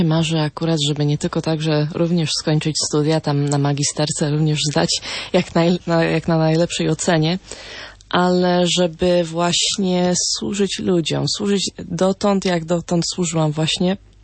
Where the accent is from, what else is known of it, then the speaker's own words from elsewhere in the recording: Zelów, Łódź Voivodeship, Poland; Pochodzę z Zelowa, to jest województwo łódzkie i jestem na trzecim roku dziennikarstwa.